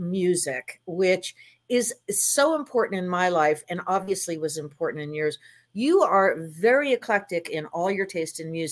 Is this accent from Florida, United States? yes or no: yes; Miami, Florida, United States; I grew up in Miami. We had plenty of, you know, cocaine cowboys over there and everything else.